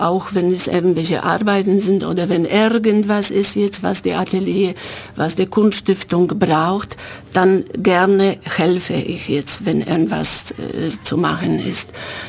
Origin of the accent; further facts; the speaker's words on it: Poland; German is a second language; now in Germany; ich bin aus Polen gekommen und die ersten paar Jahre habe ich aus Sozialhilfe gelebt.